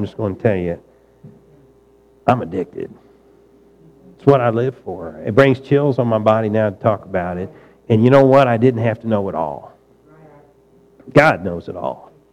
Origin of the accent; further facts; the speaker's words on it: Missouri, United States; I'm from Missouri and we're helping clean up your neighborhood.